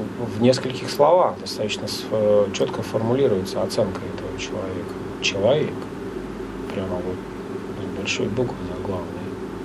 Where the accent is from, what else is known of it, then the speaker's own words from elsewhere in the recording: Bobruisk, Mogilev Region, Belarus; born there; в паспорте у меня написано, что я родился в Бобруйске.